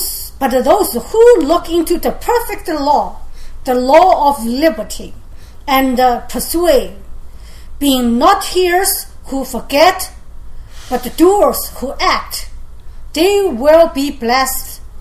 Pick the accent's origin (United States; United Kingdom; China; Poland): China; moved away as an adult; When I came here from China, I was an unbeliever. And we come here, and all I have is 4 suitcases.